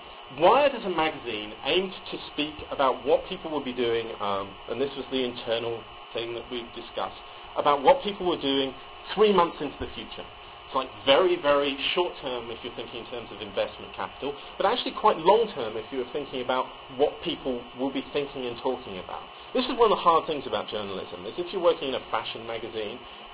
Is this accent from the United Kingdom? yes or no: yes; United Kingdom; I am British, not European.